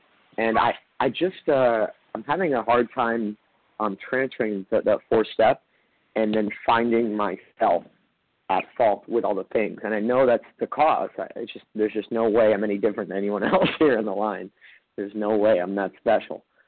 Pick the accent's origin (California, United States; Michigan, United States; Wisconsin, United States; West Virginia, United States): California, United States; Los Angeles; I'm from Los Angeles.